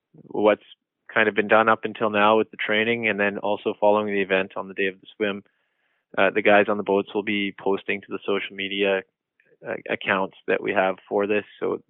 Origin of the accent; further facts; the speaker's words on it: Williams Lake, British Columbia, Canada; So I grew up in Williams Lake